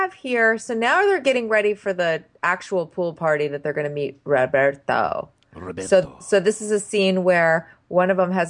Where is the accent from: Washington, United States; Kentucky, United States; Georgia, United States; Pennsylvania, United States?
Georgia, United States; Atlanta; I mean, we're both from Atlanta.